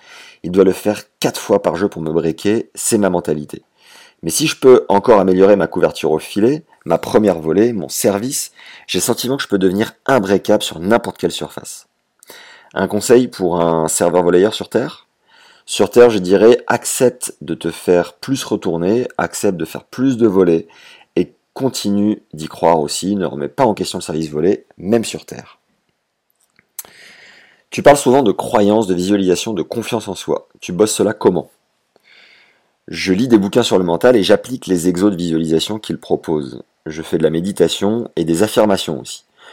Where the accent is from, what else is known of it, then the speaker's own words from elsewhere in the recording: Paris, Île-de-France, France; Je suis né à Paris, j'ai commencé le tennis à 5 ans